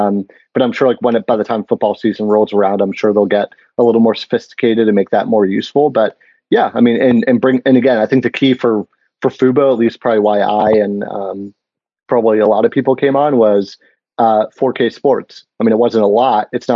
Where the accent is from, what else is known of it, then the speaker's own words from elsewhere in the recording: Pittsburgh, Pennsylvania, United States; now in New York, United States; I live in New York. So Yankees, is really serious around here, obviously, but I'm from Pittsburgh originally. So I'm a Pirates fan.